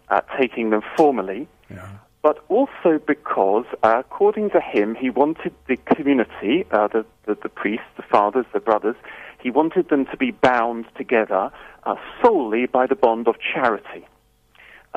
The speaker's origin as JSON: {"language": "English", "country": "United Kingdom", "lives_now": "South Africa", "said": "I'm British myself, and you could say a slight exception to the rule. I previously was an oratorian in England and been here for almost 7 years now."}